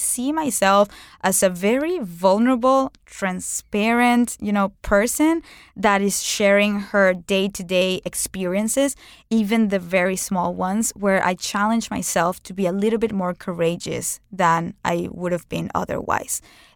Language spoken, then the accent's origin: English; Venezuela; I am proud to be Venezuelan, but it's not like I was going to fight for my country. I was born in Venezuela randomly because my grandparents were kicked out from Europe and they were in a ship that landed in Venezuela